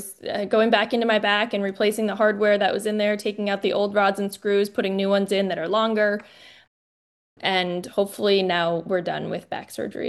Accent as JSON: {"language": "English", "region": "Vermont", "country": "United States", "tie": "born or raised there", "said": "So I grew up in Vermont. I was a big athlete. All through my childhood, ski racing became my main sport, and I attended the Green Mountain Valley School in Waitsfield"}